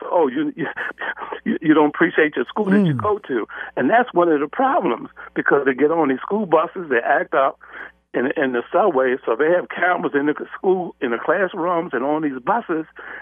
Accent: Baltimore, Maryland, United States; born there; I was born in Sandtown, Winchester, and I know when I was young, they probably felt threatened.

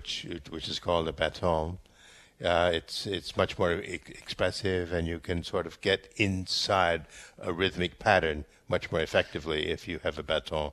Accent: United States; Well, I always say that I'm an American, grew up believing in a free press and let them write what they will.

